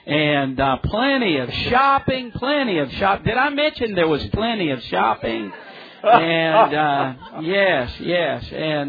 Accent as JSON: {"language": "English", "town": "Pullman", "region": "Washington", "country": "United States", "said": "As you can tell by my accent, I am from Pullman, Washington."}